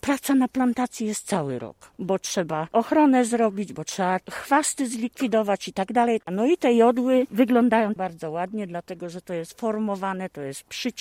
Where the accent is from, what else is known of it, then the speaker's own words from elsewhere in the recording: Stara Kopernia, Lubusz Voivodeship, Poland; jestem ze Starej Koperni.